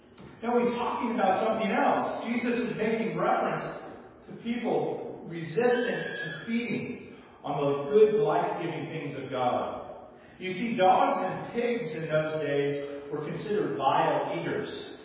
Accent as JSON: {"language": "English", "region": "California", "country": "United States", "said": "because we're from California, and we still have to use the lingo, even though we're former Californians"}